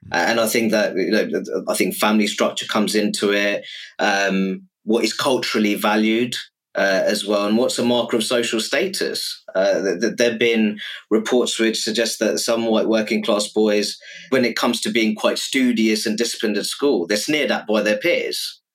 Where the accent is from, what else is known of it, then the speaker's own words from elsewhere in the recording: Luton, East of England, United Kingdom; I'd say that some of the most successful businesses in my hometown of Luton are Irish heritage businesses across a range of sectors.